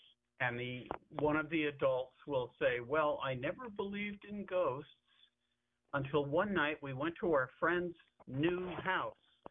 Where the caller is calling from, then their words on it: New York, United States; No, I'm calling from New York.